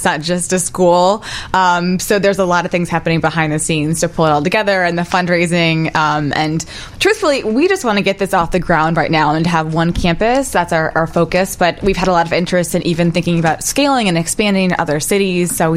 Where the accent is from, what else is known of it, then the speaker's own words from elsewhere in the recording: Indiana, United States; And I know for me, growing up as a kid, I grew up in Indiana, and even just kind of coming downtown Chicago opened my eyes to what's possible.